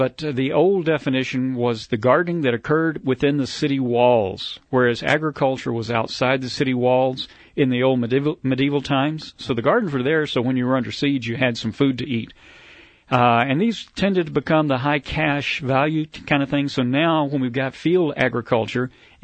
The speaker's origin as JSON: {"language": "English", "town": "Baytown", "region": "Texas", "country": "United States", "tie": "born or raised there", "said": "Well, I grew up in Texas, near Houston, Baytown."}